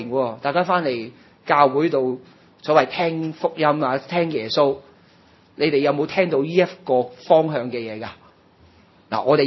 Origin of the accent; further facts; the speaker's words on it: China; 我哋中国人就有黄大仙有求必应。